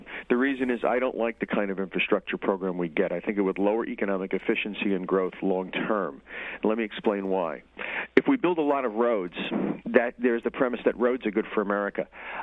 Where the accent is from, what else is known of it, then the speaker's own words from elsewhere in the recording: Queens, New York, United States; I was raised in Queens. I was born in Ferraro's district.